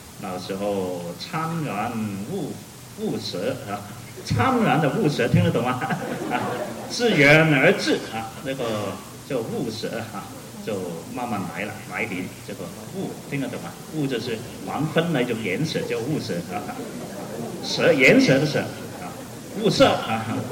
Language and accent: Chinese; Hong Kong; 我们刚刚在香港就好像避过了这个苦难，但是我们都是在那种苦难的旁边来长大。